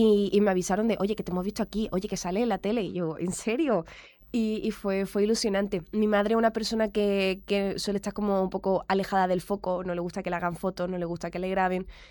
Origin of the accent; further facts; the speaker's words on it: Antequera, Andalusia, Spain; also born or lived in Madrid; now in Málaga, Spain; Entonces, yo soy de Antequera, resido en Málaga, he estado también un tiempo viviendo en Madrid y soy cantante.